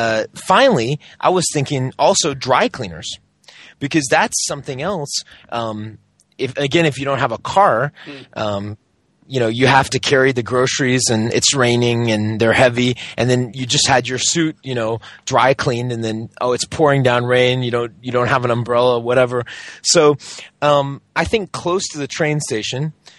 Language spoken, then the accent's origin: English; Georgia, United States; Like I remember, you know, growing up in Georgia, there was always a lot of like yellow pollen on the cars, but I don't remember seeing it here.